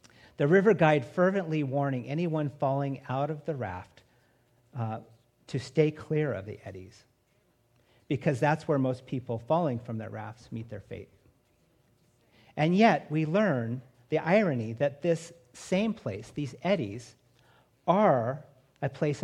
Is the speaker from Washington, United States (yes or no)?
yes; Washington, United States; So growing up in Washington State from ages 5 to 15, one of my cherished memories of summer was hanging out in a little town named Winthrop, way north, getting up near Canada, tucked in the North Cascade Mountains